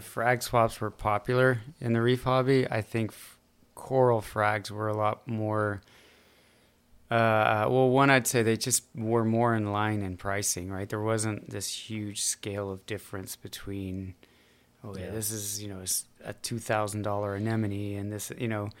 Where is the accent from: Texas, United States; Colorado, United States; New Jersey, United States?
Colorado, United States; now in Atlanta, United States; You know, I came from Colorado where everybody was SPS crazy, and I came to Atlanta